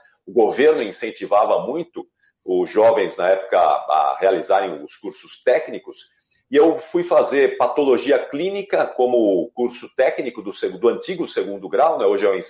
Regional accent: Osasco, São Paulo, Brazil; em Osasco, a minha cidade, eu nasci em Osasco

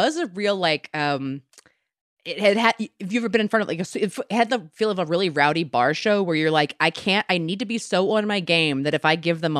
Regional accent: Maryland, United States; because like I'm from Maryland originally.

